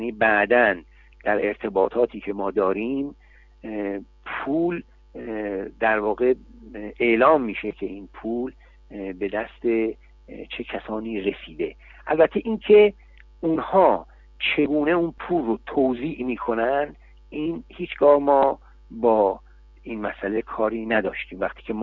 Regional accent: Iran; now in Sweden; حتی ما که ایرانی هستیم از دولت ها پول نمیگیریم

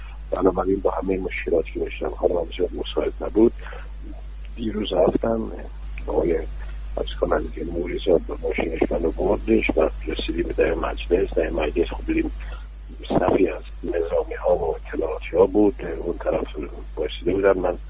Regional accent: Iran; من پذیرش خودم درستم به عنوان یک ایرانی

